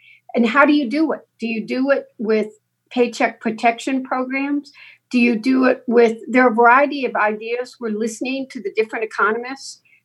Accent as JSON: {"language": "English", "region": "Michigan", "country": "United States", "said": "I'm a car girl. I'm from Michigan. There are a lot of jobs dependent on this industry in this state."}